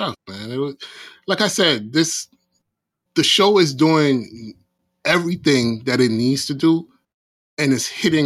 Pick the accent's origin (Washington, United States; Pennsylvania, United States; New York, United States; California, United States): New York, United States; Brooklyn; And I'm like, nope, I'm from Brooklyn. We don't do that.